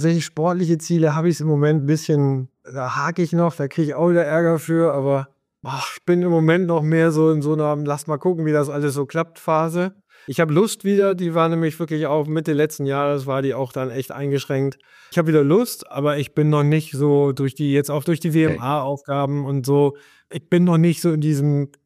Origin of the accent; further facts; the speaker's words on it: Gothenburg, Västra Götaland County, Sweden; in Schweden, in Göteborg, da wo ich herkomme